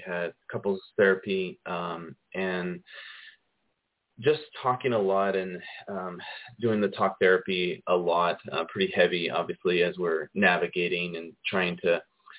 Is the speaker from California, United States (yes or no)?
yes; California, United States; I grew up in California and was actually in a completely different field.